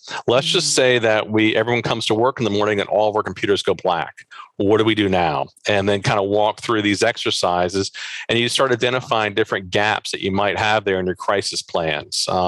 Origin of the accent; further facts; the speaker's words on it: Baltimore, Maryland, United States; I'm from the Baltimore region.